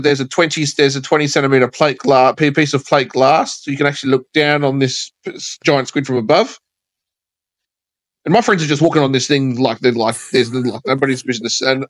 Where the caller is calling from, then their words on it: Adelaide, South Australia, Australia; I'm calling from Adelaide, Australia.